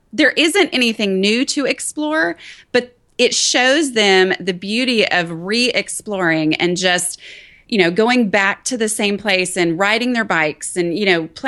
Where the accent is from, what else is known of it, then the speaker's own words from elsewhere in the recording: Dallas, Texas, United States; Well, I grew up in the Dallas area and had a great, you know